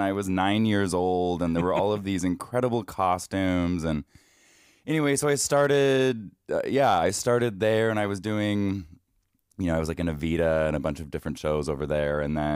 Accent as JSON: {"language": "English", "town": "Salt Lake City", "region": "Utah", "country": "United States", "said": "Salt Lake City, Utah. I was dabbling in, not dabbling, I did a lot of like local theater there."}